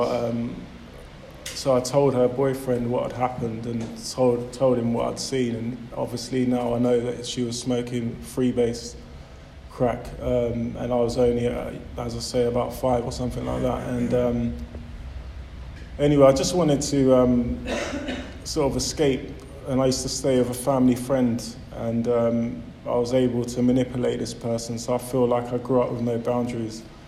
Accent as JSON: {"language": "English", "region": "London", "country": "United Kingdom", "tie": "born or raised there", "said": "I grew up in West London, Shepherd's Bush. I grew up with my mum"}